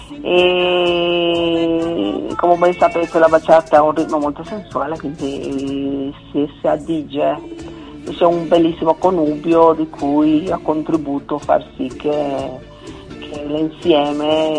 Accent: Costa Rica; Sono di Costa Rica, l'unico paese al mondo che non ha l'esercito. E ho 9 fratelli.

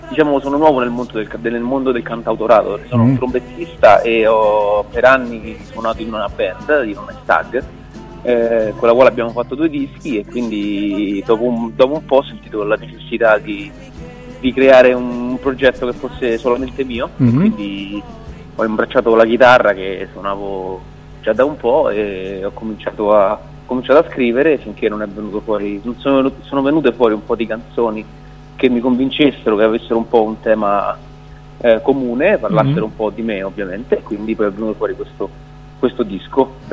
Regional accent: Rome, Lazio, Italy; now in Milan, Italy; Io sono romano, come si intuirà da come parlo, e solo che vivo a Milano da 3 anni

